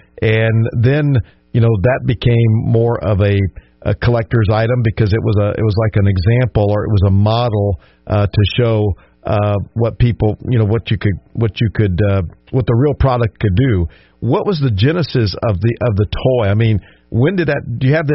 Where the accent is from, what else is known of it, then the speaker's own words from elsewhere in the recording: Louisiana, United States; growing up in Louisiana.